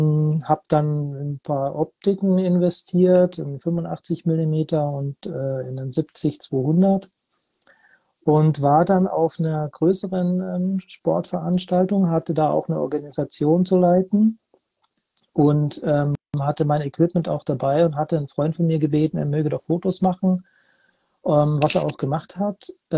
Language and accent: German; Munich, Bavaria, Germany; Ich komme aus München.